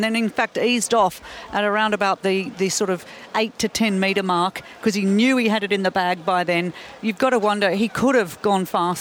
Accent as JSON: {"language": "English", "country": "Australia", "said": "He's up there with Don Bradman. Hey, I can say that being Australian."}